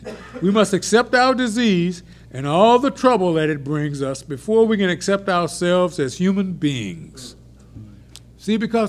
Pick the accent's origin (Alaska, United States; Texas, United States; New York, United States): Texas, United States; Orange; When I was growing up, my grandmother raised me. I grew up over in Orange. My mother was over here in Houston.